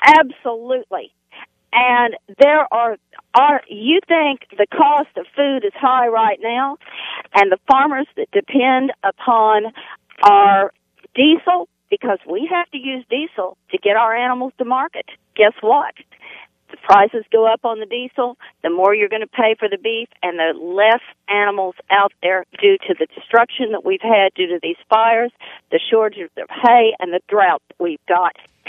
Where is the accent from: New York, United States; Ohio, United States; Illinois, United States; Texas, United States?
Texas, United States; I'm 53 years old. I'm a Texan.